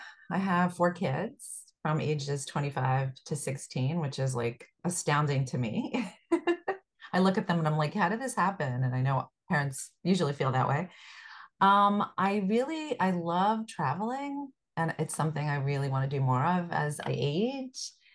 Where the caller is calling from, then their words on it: New York, United States; From New York, Westchester County, New York.